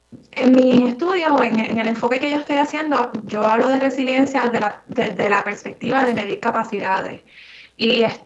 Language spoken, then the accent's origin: Spanish; Trujillo Alto, Puerto Rico; Pues yo soy de Trujillo Alto, Puerto Rico, por ahí del barrio Carraízo, cerquita del lago, así que me quedé en las montañas cerca del área metro.